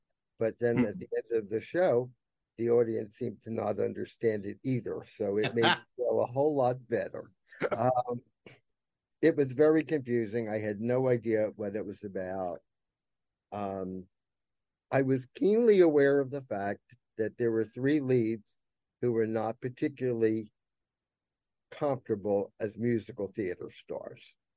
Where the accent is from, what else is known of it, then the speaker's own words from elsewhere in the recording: Philadelphia, Pennsylvania, United States; I grew up in Philadelphia.